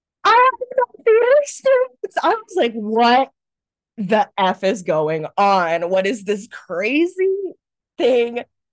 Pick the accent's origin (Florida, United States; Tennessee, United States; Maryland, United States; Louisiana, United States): Florida, United States; Homestead; So I grew up in South Florida, Homestead, if you know it, what up the stead. And you know, I grew up not having money, not being introduced to the arts at all.